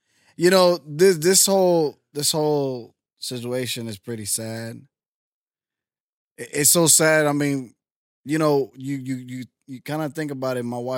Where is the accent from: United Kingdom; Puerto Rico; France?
Puerto Rico; now in United States; I live in Florida, I live in PA, and I'm originally from Puerto Rico, but I'm just saying, like, I never experienced racism until so much until I moved to Texas.